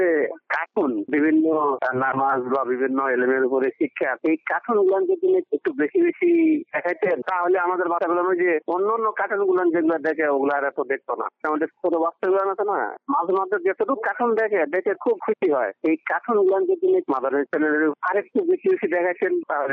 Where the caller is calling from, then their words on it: Comilla, Chittagong Division, Bangladesh; আমি কুমিল্লার গোস্তুর থেকে বলতেছি